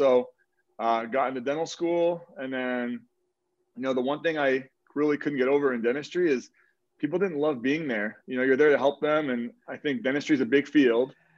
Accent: Egypt; So I grew up in Egypt, and it's sort of a cultural thing when you're from Egypt that you're going to be a doctor or a lawyer or engineer.

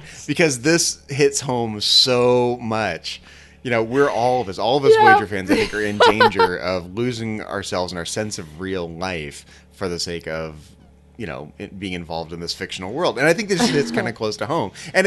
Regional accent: United Kingdom; That's it, exactly. I'm British. This is absolutely a San Francisco thing.

